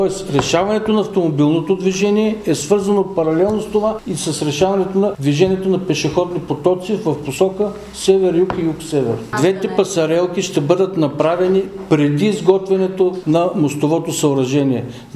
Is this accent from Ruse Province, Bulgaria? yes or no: no; Haskovo, Haskovo Province, Bulgaria; аз искам да ви кажа, че съм човек от Хасково